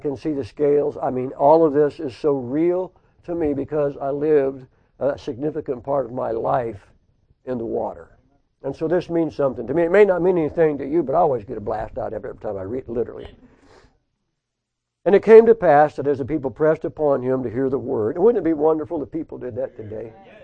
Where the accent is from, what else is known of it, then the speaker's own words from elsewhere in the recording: Ohio, United States; At that same time, I was growing up in Holmes County, Ohio, on a trout farm.